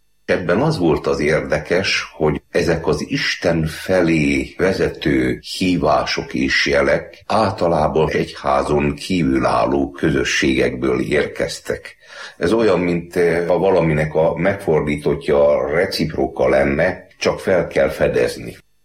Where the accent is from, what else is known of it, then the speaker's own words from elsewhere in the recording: Budapest, Hungary; born there; 1948-ban születtem Budapesten. Édesapám erdélyi ember, később aztán a sorsomat ez eléggé meghatározta.